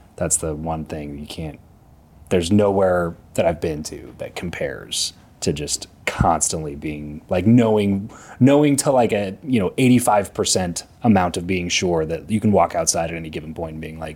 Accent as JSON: {"language": "English", "region": "California", "country": "United States", "tie": "born or raised there", "lives_now": "Las Vegas, United States", "said": "I grew up in SoCal, but yeah. I spent a decent amount of time in Northern California as well"}